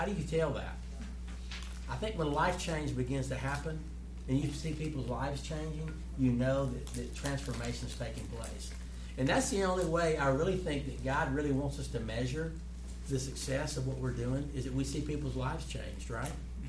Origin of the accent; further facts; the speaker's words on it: Monroe, Louisiana, United States; I'm from Monroe, Louisiana.